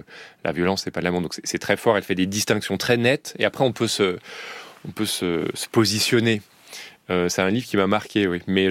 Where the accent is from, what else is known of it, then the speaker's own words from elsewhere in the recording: France; Donc, nous, on est français.